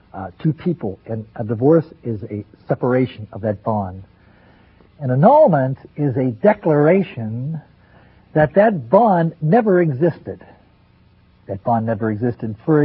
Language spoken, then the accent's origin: English; Denver, Colorado, United States; a Capuchin Franciscan of the Mid-America Province, and I'm from Denver, Colorado.